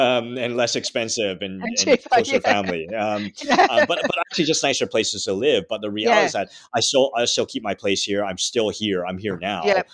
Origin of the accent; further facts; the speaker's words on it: Canada; I grew up in Canada, like you know, somewhat socialist.